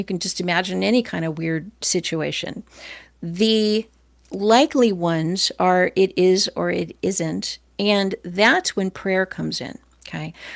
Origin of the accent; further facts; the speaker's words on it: California, United States; also born or lived in New Hampshire; And I'm from Southern California where it's really sunny. And I've also lived in New England, in New Hampshire